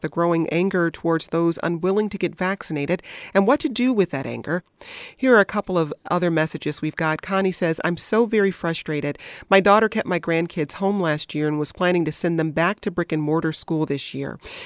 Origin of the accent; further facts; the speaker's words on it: New York City, New York, United States; We're from New York City and we know people who have passed away